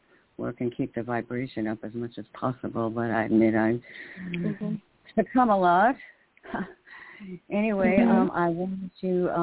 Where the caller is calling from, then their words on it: New York, United States; from New York.